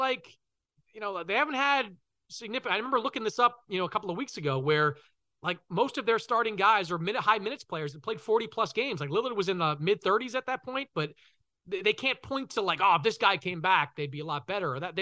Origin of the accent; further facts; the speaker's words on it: Boston, Massachusetts, United States; I'm from Boston, so I've grown up in journalism around Danny Ainge